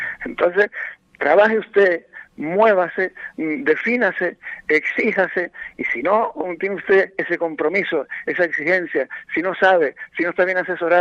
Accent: Canary Islands, Spain; Yo me siento como canario avergonzado.

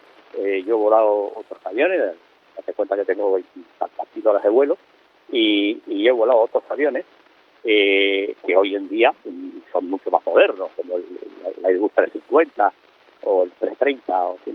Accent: Tenerife, Canary Islands, Spain; yo soy de Tenerife

